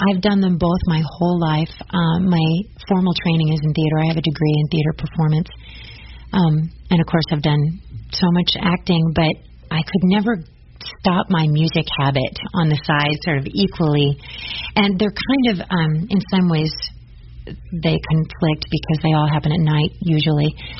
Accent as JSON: {"language": "English", "region": "Iowa", "country": "United States", "tie": "born or raised there", "said": "I'm from Northwest Iowa, originally right up by the Minnesota border. Uh-huh. So I grew up listening to Prairie Home Companion and all those uptight Northerners. Those are the folks in my hometown. Those are my people."}